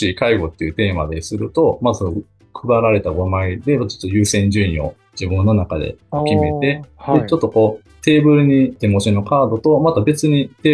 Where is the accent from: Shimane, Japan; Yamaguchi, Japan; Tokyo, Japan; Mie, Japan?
Mie, Japan; now in Sakai, Japan; 生まれは三重県出身なんですけども、堺市に来てもうすぐ7年になります。